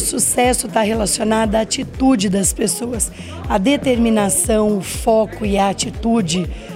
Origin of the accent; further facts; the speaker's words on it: São Paulo, Brazil; sou de uma cidade do interior de São Paulo